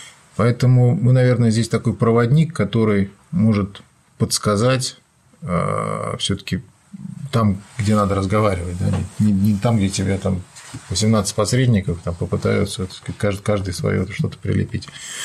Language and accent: Russian; Saint Petersburg, Russia; как бы я вообще ленинградец.